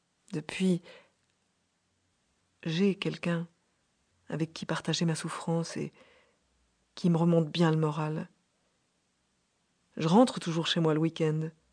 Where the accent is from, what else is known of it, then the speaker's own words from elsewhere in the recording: Belfort, Bourgogne-Franche-Comté, France; Je viens de Belfort. J'aime aller à Belfort.